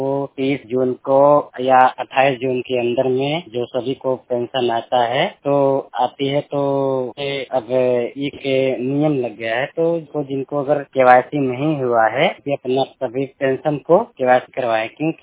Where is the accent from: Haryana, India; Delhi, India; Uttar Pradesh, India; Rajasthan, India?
Uttar Pradesh, India; फतेहपुर महाराजगंज जिला जौनपुर से।